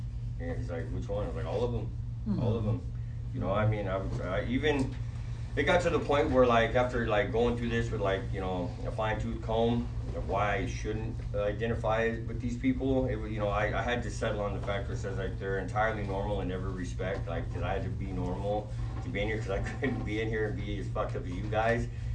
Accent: Vacaville, California, United States; I was from Vacaville

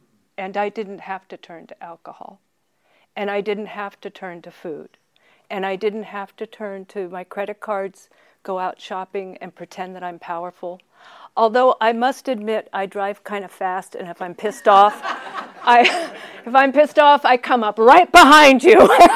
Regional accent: Westlake, California, United States; We grew up in Westlake, which is right outside of San Francisco.

